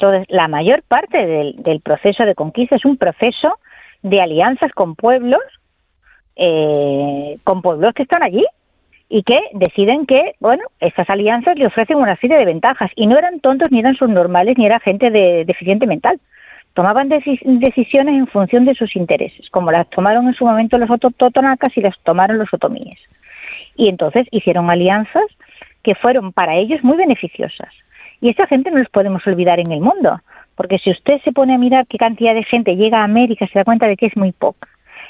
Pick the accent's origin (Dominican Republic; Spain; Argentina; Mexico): Spain; Y usted y yo somos españoles del siglo XXI